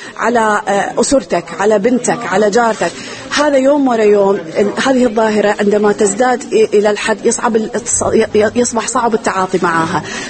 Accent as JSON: {"language": "Arabic", "country": "Iraq", "said": "ممكن أن يكون بلدي العراق"}